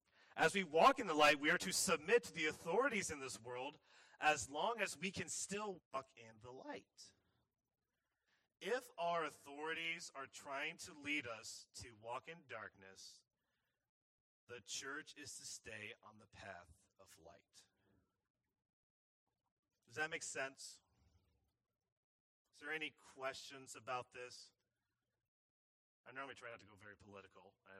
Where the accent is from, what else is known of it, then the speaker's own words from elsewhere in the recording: United States; And yes, I am an American, and yes, I love this country.